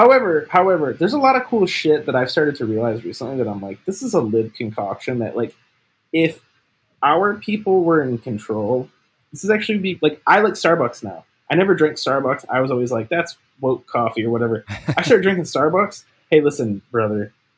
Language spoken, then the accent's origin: English; Michigan, United States; Everybody in Michigan. I'm from Michigan. Everybody in Michigan. All of my family are like fat and stupid and like happy to be that way.